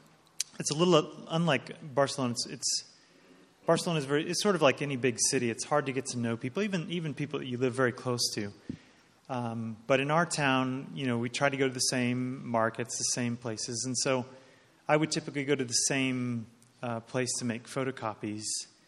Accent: United States; You know, I'm American, and we like to end on a positive note.

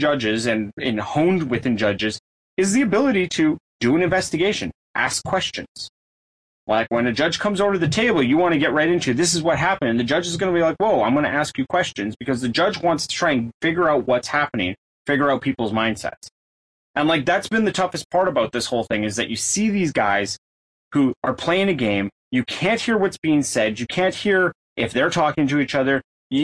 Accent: Canada; U.S. listeners, I'm a Canadian, I love hockey.

